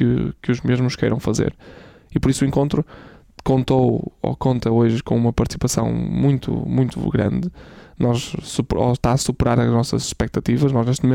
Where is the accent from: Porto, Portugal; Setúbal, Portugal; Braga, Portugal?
Braga, Portugal; Guimarães; Guimarães por isso mesmo, ou seja, por essa associação de, no primeiro encontro que realizo como presidente, ir logo para a minha cidade natal.